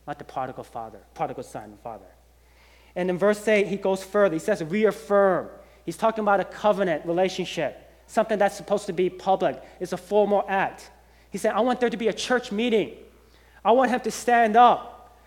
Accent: Georgia, United States; You know, I grew up in Georgia, and you know, I don't know if you know, but John Wesley actually went to Georgia.

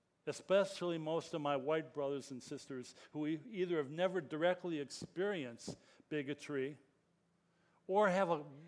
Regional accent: Detroit, Michigan, United States; I grew up in Detroit, Michigan. Except for 1 year, all my roommates in college were men of color.

